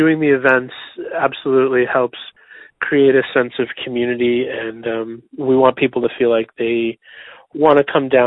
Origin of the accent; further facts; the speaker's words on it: Shrewsbury, Massachusetts, United States; also born or lived in Lowell / Denver; I'm not from here. I was born in Lowell, raised in Shrewsbury. And after I graduated from Boston University, I ended up living in Denver for about 8 years.